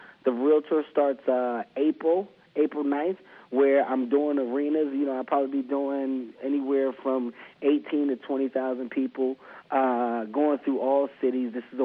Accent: Philadelphia, Pennsylvania, United States; You know, I am who I am because of growing up in Philadelphia. That's where my stories came from.

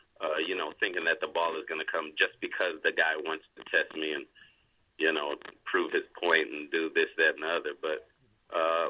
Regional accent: Los Angeles, California, United States; I know DeSean very well. We're both from Los Angeles area, so we keep in contact here and there.

